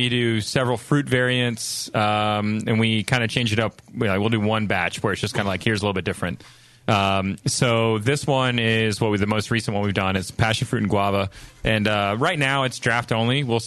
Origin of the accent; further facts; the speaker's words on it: Atlanta, Georgia, United States; Yeah, we're from Atlanta.